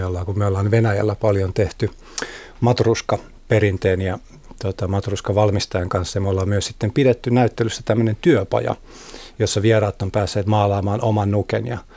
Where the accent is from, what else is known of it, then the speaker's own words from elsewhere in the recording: Helsinki, Uusimaa, Finland; olen syntynyt täällä tai asunut ikäni täällä Helsingissä, mutta mun juuret on täällä